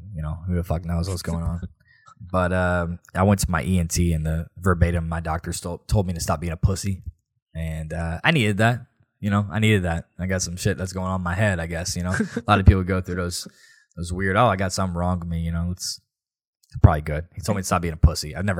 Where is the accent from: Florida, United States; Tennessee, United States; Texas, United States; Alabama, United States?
Tennessee, United States; Nashville; We're from Nashville. We've seen it all. We've seen the cranes. We're Crane City now.